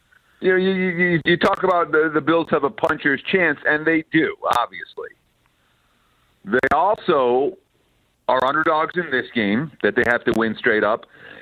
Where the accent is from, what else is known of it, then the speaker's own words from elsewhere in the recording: New York, United States; now in Las Vegas, United States; I grew up in New York. I used to like the Mets and Jets and Knicks and Rangers. I've been in Vegas for, you know, 25 years